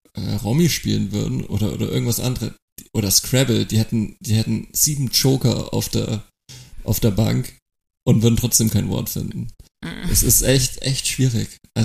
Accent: West Germany, Germany; now in East Germany; ich bin ja ein Westdeutscher, der nach Osten...

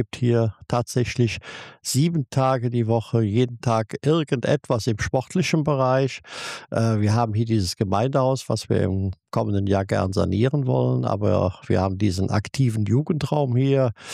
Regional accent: Hönningen, Rhineland-Palatinate, Germany; Ich bin tatsächlich Einheimischer. Ich bin hier in Hönningen geboren, wohne auch von diesem Moment an hier im Ort und bin auch hier selbst im Ort zur Schule gegangen.

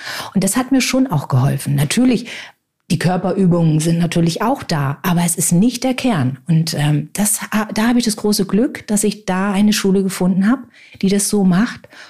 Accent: Northern Germany, Germany; Ich komme aus dem Norden.

